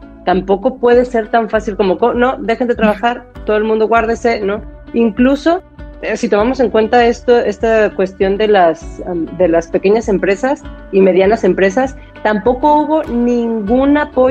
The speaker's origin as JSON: {"language": "Spanish", "country": "Mexico", "said": "Y nosotros como mexicanos la historia nos lo ha echado en cara."}